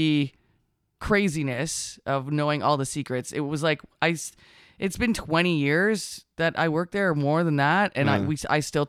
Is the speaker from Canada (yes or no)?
yes; Russell, Ontario, Canada; Like, I'm from Russell. So what we did was we hung out in Russell in this parking lot.